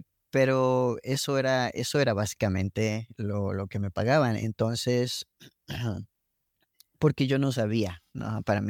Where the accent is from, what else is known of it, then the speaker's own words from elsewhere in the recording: Mexico; yo soy de México, como dije, un pueblo pequeño. El paso allá es un poco más lento.